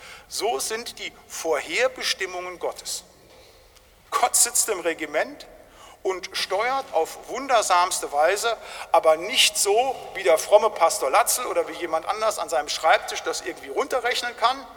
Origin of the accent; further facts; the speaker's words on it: North Rhine-Westphalia, Germany; Die alten Brüder, da wo ich herkomme, im Siegerland